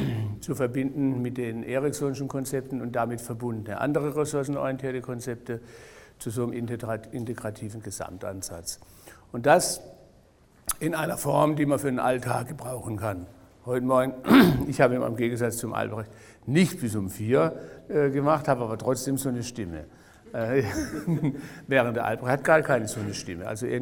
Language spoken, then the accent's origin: German; Heidelberg, Baden-Württemberg, Germany; ich komme aus Heidelberg.